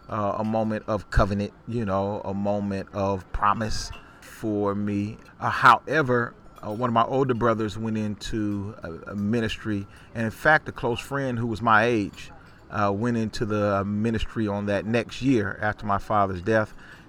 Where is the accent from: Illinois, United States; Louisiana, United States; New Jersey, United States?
Louisiana, United States; Holly; We grew up in Holly, Louisiana, down in the woods.